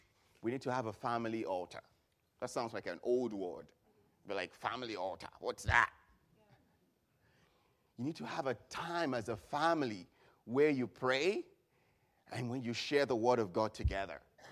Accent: Nigeria; growing up in Nigeria, where we have fair population of Muslims

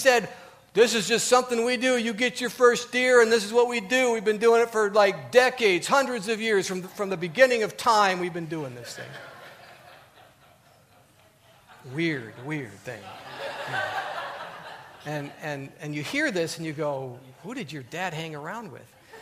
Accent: Minnesota, United States; I grew up in Minnesota, still very, very popular up there.

